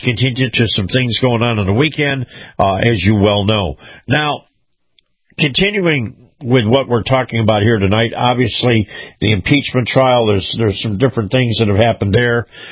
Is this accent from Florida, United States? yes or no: yes; Florida, United States; And by the way, in my home state here in Florida, for those of you who don't know it